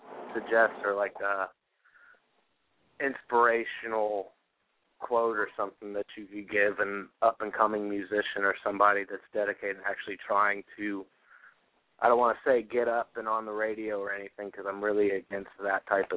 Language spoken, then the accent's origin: English; Florida, United States; I'm from Florida.